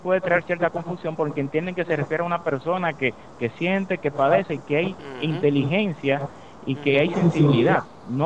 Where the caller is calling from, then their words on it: Santo Domingo, Dominican Republic; de Santo Domingo